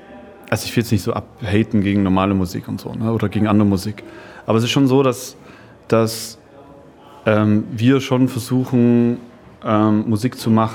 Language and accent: German; East Germany, Germany; born there; Man muss dazu sagen, ich bin in der DDR geboren.